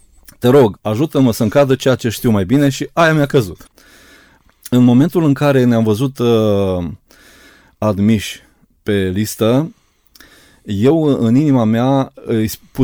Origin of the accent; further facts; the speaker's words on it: Cuiești, Neamț County, Romania; în satul meu natal, din Cuiești, de unde m-am născut